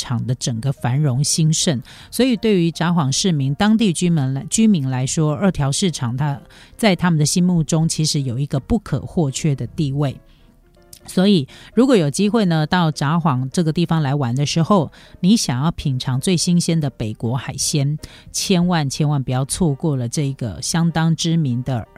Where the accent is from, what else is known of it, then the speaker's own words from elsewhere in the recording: Taiwan; 那为什么他们西游记也没有我们台湾人那么多